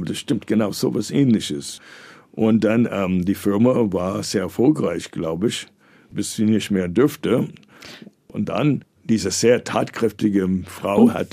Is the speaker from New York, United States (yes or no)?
yes; New York, United States; Ich bin ja Jahrgang 53 in New York geboren, aufgewachsen